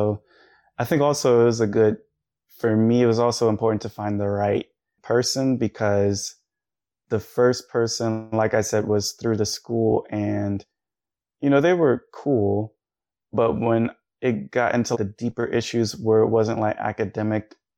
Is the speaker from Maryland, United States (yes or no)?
yes; Maryland, United States; now in Pittsburgh, United States; like I had family and friends there that I came with like from Maryland.